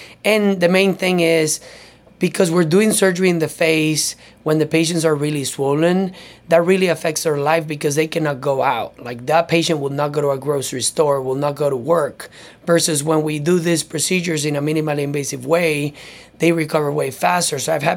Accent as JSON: {"language": "English", "country": "Venezuela", "moved": "as an adult", "lives_now": "United States", "said": "I'm originally from Venezuela. I did my dental school there. Then I had some training in Colombia."}